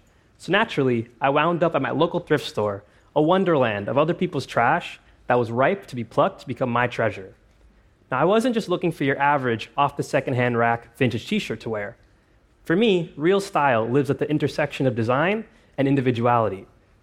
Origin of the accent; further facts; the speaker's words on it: Toronto, Ontario, Canada; In Canada, we throw away enough clothing to fill the largest stadium in my hometown of Toronto